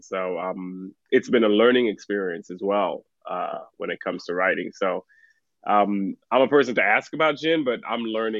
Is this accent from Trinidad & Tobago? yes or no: yes; Trinidad & Tobago; my earliest years are of growing up in Trinidad.